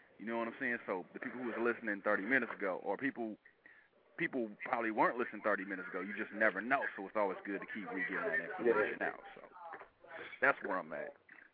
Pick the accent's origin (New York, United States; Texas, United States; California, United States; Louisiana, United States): California, United States; I'm a rapper from Cali, man, and that's really what I do.